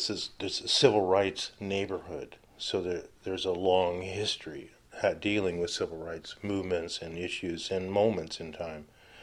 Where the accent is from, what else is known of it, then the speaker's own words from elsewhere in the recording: United States; So looking in from the outside, growing up in America, that is probably the overarching seminal event in Birmingham's history.